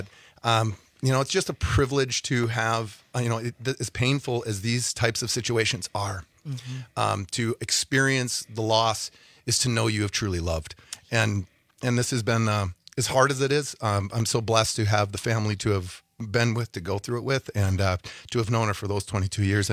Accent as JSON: {"language": "English", "town": "Green Bay", "region": "Wisconsin", "country": "United States", "said": "We're from Green Bay."}